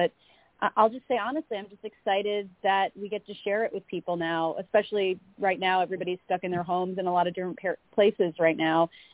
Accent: Illinois, United States; Paul's from Minnesota. I'm from Illinois.

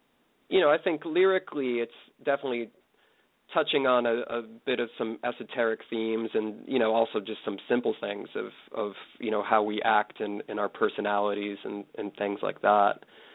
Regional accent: Auburn, Massachusetts, United States; also born or lived in East Longmeadow; I grew up in East Longmeadow, or actually lived there until I was 5, and then moved to, to Auburn.

